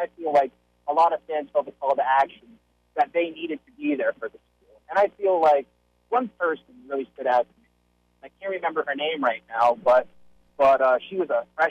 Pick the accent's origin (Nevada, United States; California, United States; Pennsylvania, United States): Pennsylvania, United States; You know, I graduated from Penn State. You know, I grew up in Pennsylvania.